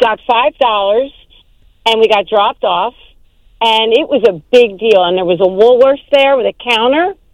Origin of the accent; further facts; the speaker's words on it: Philadelphia, Pennsylvania, United States; So I grew up in Mount Airy, and we used to go to the Cedarbrook Mall.